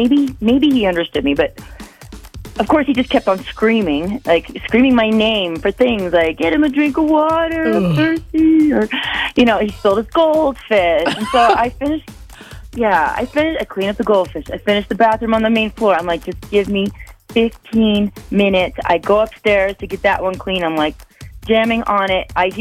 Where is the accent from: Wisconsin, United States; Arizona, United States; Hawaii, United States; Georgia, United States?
Wisconsin, United States; Madison; I'm from Madison.